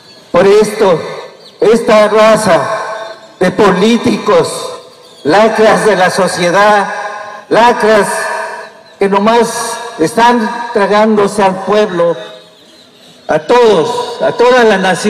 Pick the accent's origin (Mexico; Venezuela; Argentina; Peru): Mexico; como mexicanos